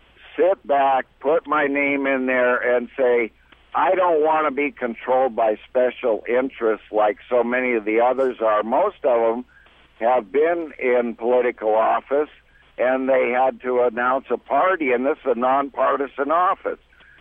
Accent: Seattle, Washington, United States; I'm one of the few candidates that was born at Swedish Hospital in 1945, and I grew up on Capitol Hill, and then I moved right across the bridge to Bellevue, and then I moved back to Seattle, and I had my whole job career here.

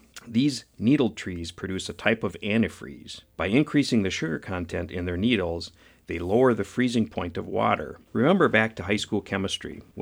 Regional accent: Wisconsin, United States; I can't say cold because I'm from Wisconsin and the temperatures have to fall into the minus 20s before I'll admit that it's cold outside.

